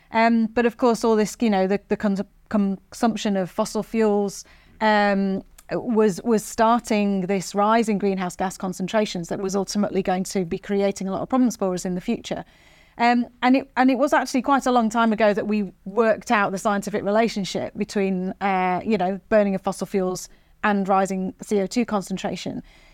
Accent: Manchester, North West England, United Kingdom; Yeah, I mean, I'm Mancunian myself

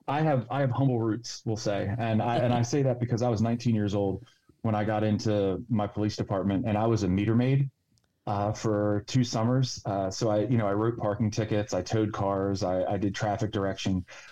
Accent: Baltimore, Maryland, United States; now in Ocean City, United States; I'm currently from Baltimore, Maryland, but grew up there and just everything south of 12th grade, I should say.

